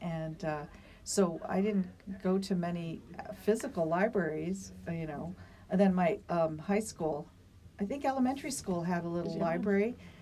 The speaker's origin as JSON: {"language": "English", "town": "Westlake Village", "region": "California", "country": "United States", "tie": "born or raised there", "said": "So when I was growing up in Westlake Village, which was one of those new planned communities, we didn't have a library."}